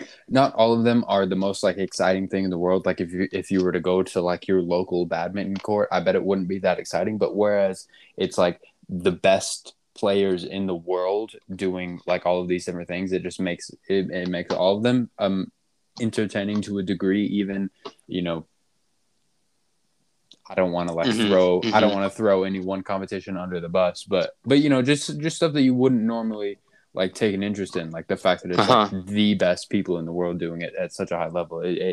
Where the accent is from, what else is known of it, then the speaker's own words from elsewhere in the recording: Denmark; playing badminton for my home country